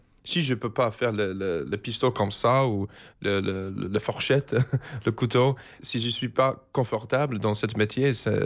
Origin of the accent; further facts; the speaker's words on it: Philadelphia, Pennsylvania, United States; French is a second language; Je viens de Philadelphie, tu sais. Je ne viens pas à Hollywood. Hein. Et ma mère, sa famille vient d'Italie. Mon père, sa famille vient d'Irlande.